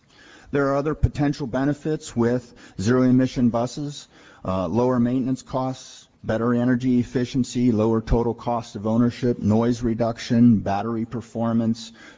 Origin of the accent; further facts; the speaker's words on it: Midwest, United States; I came from the Midwest